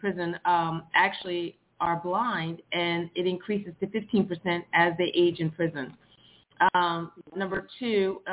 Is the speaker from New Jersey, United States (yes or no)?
yes; New Jersey, United States; Can I just tell you, I'm from New Jersey.